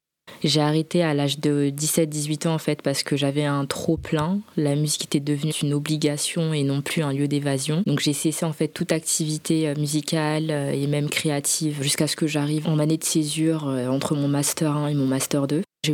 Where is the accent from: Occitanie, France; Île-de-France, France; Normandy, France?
Île-de-France, France; Évry; now in Nantes, France; j'ai 26 ans. J'ai grandi en fait à Évry dans le 91 en région parisienne et j'ai déménagé il y a peu de temps à Nantes à l'âge de 7 ans.